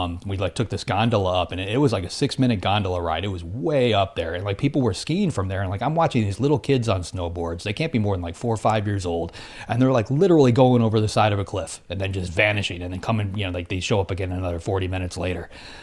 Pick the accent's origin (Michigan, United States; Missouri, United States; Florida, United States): Florida, United States; I went into it, you know, like I've water skied my whole life because I grew up in Florida.